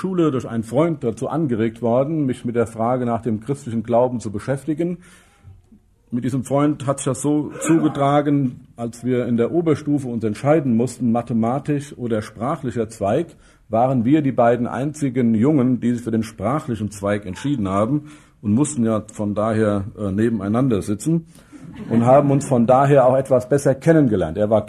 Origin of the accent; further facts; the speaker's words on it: Dillenburg, Hesse, Germany; Ich komme ganz aus der Nähe von hier, aus Dillenburg. Wer sich etwas auskennt, weiß, dass Dillenburg durchaus ein mehr oder weniger frommer Ort ist. Ich komme aber nicht aus dem frommen Teil Dillenburgs.